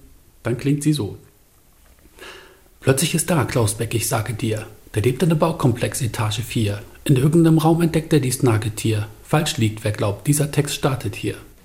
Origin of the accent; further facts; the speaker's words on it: Bremen, Germany; Ich hatte ja einen älteren Bruder in meiner Kindheit in Bremen